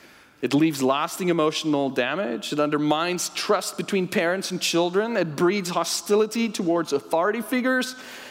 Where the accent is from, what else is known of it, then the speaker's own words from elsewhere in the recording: South Africa; now in United States; And I'm like, I grew up in South Africa, but I'm raising kids in America, so I can't teach this class.